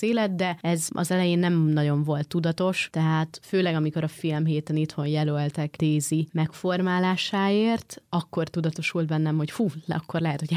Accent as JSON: {"language": "Hungarian", "country": "Hungary", "said": "mert ugye én magyar vagyok"}